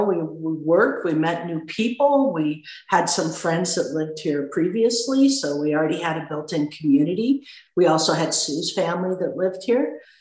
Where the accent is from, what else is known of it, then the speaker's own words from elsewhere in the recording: California, United States; So I grew up in the Central Valley and I'm the youngest of 4 children. And I also went to college in the Central Valley. And then after graduating, moved to Silicon Valley